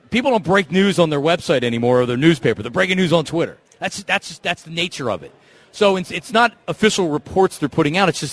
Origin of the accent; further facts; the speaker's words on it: Philadelphia, Pennsylvania, United States; But we're also from Philadelphia.